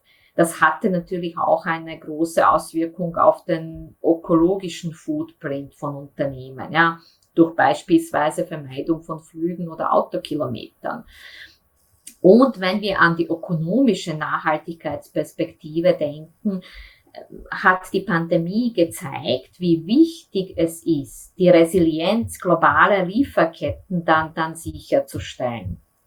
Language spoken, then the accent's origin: German; Sarajevo, Sarajevo Canton, Bosnia & Herzegovina; moved away as an adult; now in Vienna, Austria; Weil nach der Matura bin ich nach Wien gekommen, bin auch da geblieben.